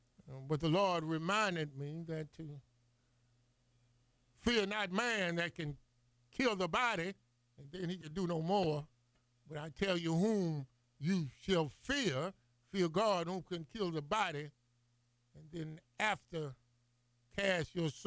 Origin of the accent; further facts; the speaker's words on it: the South, United States; born there; See, I was born here in the South in the 50s.